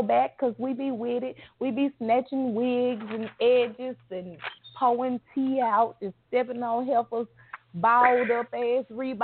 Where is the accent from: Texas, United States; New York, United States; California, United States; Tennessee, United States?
Tennessee, United States; Memphis; I grew up in Memphis, Tennessee, in the hood, baby.